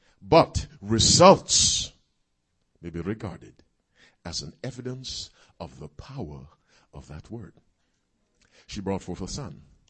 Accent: Ann Arbor, Michigan, United States; Rokia, from my hometown of Ann Arbor.

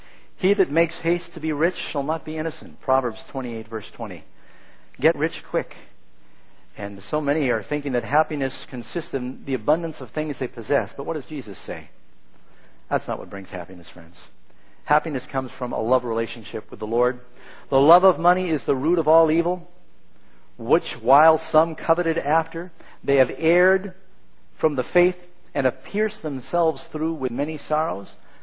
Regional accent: California, United States; born there; I was born in California, I can say that if I want to.

